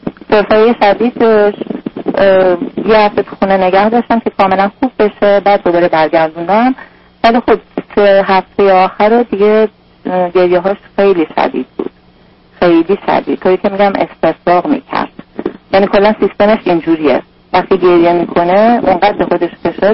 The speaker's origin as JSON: {"language": "Persian", "country": "Iran", "moved": "yes", "said": "ما حدود 15 ماه از ایران اومدیم."}